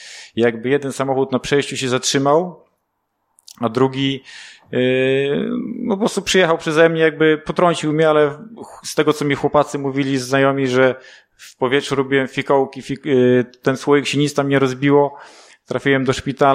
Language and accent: Polish; Zielona Góra, Lubusz Voivodeship, Poland; Pochodzę z Zielonej Góry, z rodziny katolickiej.